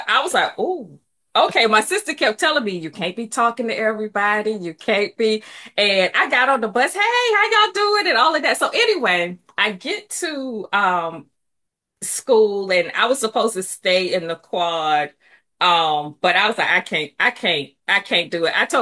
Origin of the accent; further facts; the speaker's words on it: Alabama, United States; When I came here to go to school, I came from Alabama. I'm green as everything.